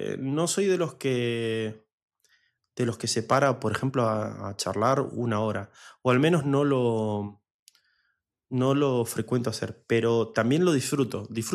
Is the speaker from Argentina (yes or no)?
yes; Argentina; moved away; yo vengo de Argentina